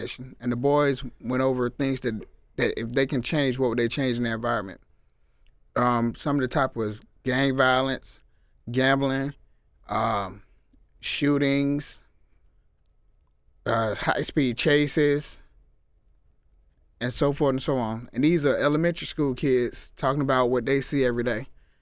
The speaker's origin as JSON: {"language": "English", "town": "Atlanta", "region": "Georgia", "country": "United States", "tie": "born or raised there", "said": "Well, I grew up in Etheridge Court. My mom lived in Etheridge, and my grandma lived in Bankhead. So I was going back and forth between both areas."}